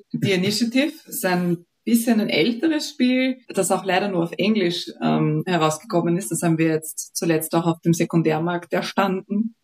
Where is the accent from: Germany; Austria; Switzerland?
Austria; Also praktischerweise gibt es bei uns in Österreich